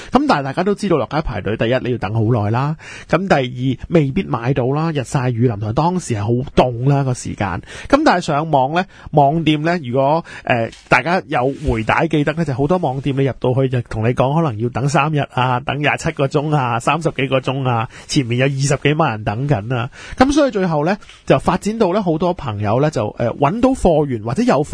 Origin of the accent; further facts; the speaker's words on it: Hong Kong; 作为香港人咧，即系呢几个月啊